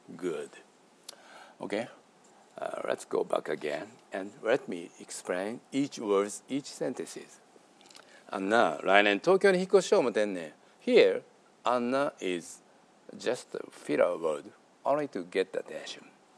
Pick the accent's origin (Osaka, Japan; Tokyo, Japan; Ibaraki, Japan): Osaka, Japan; born there; accent: Osaka; first language Japanese; English is a second language; I was born in Osaka, so I'm a native Osaka speaker. And I've been studying English for 1 year, just 1 year.